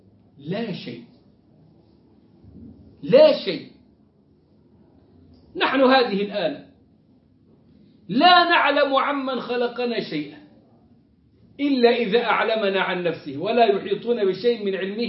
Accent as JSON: {"language": "Arabic", "region": "South Sinai", "country": "Egypt", "said": "موجودة في أرض الطور عندنا في سيناء."}